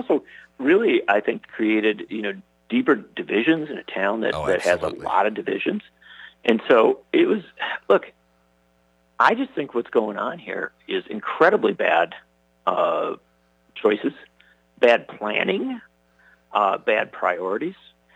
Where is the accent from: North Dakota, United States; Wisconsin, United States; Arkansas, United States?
Wisconsin, United States; Union Grove; Remember, I grew up down there in the Union Grove area. My mother lives in Burlington.